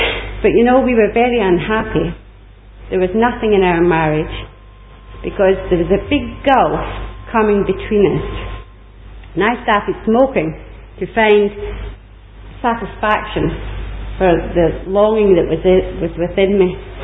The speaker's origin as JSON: {"language": "English", "region": "Scotland", "country": "United Kingdom", "tie": "born or raised there", "said": "Being born and brought up in Scotland during the war years wasn't without its ups and downs."}